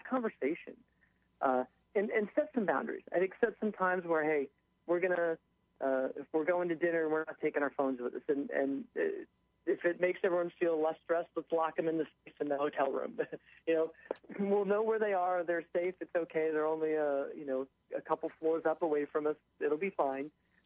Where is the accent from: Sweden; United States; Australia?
United States; Jersey City, New Jersey; even though I'm not that far away because I'm from Jersey City